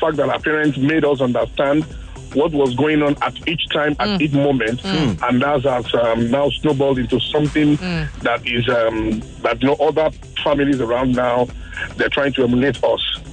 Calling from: Ogba, Lagos, Nigeria; I'm calling from Ogba.

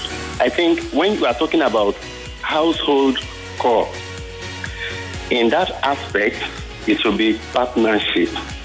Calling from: Ibafu, Ogun, Nigeria; I'm calling from Ibafu.

